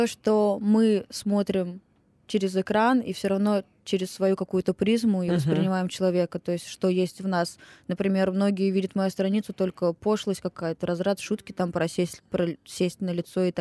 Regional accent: Belebey, Bashkortostan, Russia; В Белебей, я же родом из Белебея.

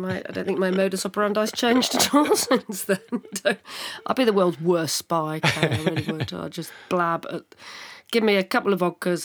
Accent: Guildford, South East England, United Kingdom; born there; accent: Southern; also born or lived in London / Liverpool; I was actually born in Guildford, south of London. So spent a lot of time in London in my youth. But then moved to Liverpool in 1990 for university.

